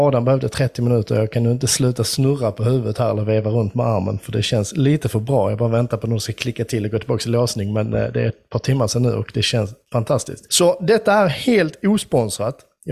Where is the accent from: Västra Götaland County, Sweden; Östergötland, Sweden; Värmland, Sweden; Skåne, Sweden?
Skåne, Sweden; som skåning är man uppväxt till att vara lite av en Stockholmskritiker. Det hör liksom till om man är skåning.